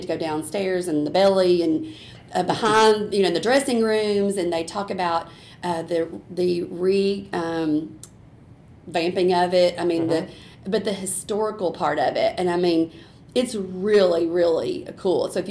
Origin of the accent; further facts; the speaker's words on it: Knoxville, Tennessee, United States; I'm from Knoxville, born, raised, you know, all over the place, east-west Knoxville.